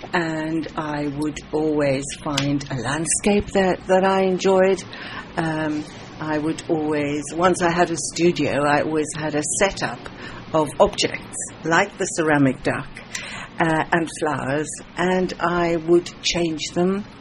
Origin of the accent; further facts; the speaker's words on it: South Africa; Being South African, colour has been incredibly important to me.